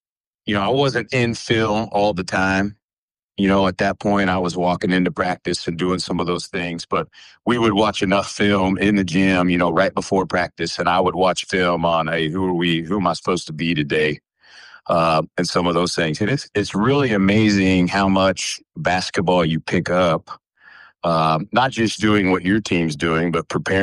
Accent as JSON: {"language": "English", "region": "Kansas", "country": "United States", "tie": "born or raised there", "said": "I grew up in Kansas. I was a Danny and the Miracles, 1988 Jayhawks."}